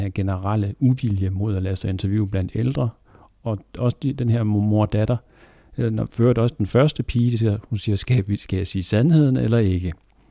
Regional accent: Kazakhstan; jeg er fra Kasakhstan.

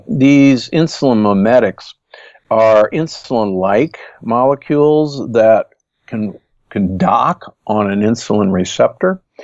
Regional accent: Midwest, United States; And again, growing up in the Midwest, any young man learned what's called the green apple two-step

